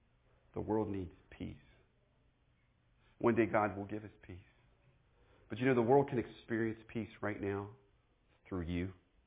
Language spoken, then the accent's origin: English; Kansas, United States; And I said, well, I'm from Kansas. I'm a Baptist minister. I'm a camp director, actually.